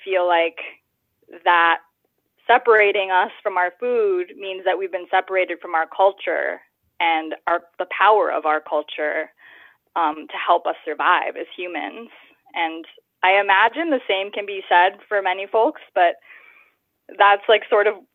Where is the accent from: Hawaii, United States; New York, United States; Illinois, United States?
Hawaii, United States; I'm from Hawaii, and the last time I read, it was something like 90% of the food is imported to the island